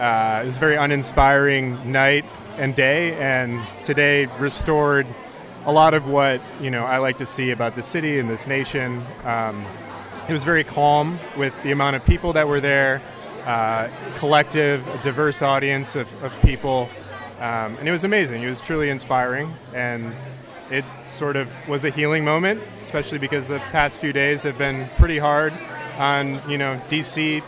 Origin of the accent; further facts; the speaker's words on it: Washington, District of Columbia, United States; I'm from Washington, D.C.